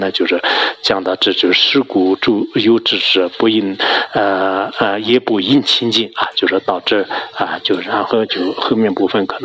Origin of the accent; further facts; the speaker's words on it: China; 我们中国人真正认识到这个人世间的这种事实的话